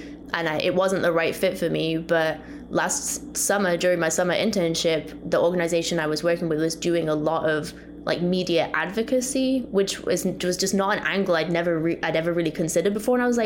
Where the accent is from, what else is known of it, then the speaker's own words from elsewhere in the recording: Newcastle, North East England, United Kingdom; Newcastle United. That's my hometown football team.